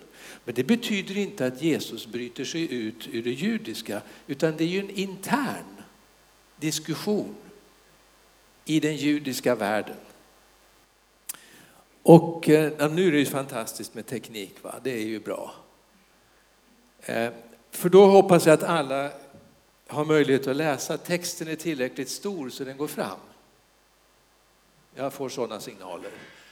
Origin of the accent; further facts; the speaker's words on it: Södermanland, Sweden; Min fru, hon kommer från Norrköping, så hon är östgöte och jag är sörmlänning ursprungligen.